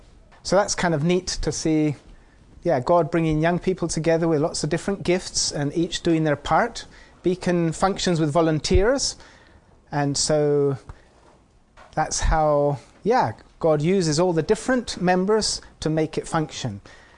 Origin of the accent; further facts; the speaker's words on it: Colombia; moved away as an adult; also born or lived in England; I was born in England, but raised in Latin America, mostly Colombia.